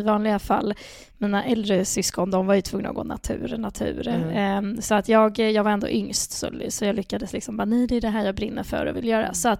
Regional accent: Stockholm, Stockholm County, Sweden; born or raised there; also born or lived in Ekerö

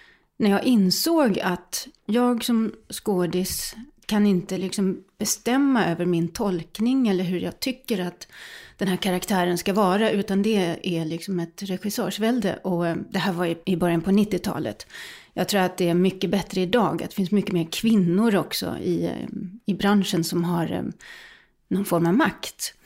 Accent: Helsingborg, Skåne, Sweden; jag är liksom inte sån här född Ödåkrabo, utan jag kommer faktiskt från Helsingborg.

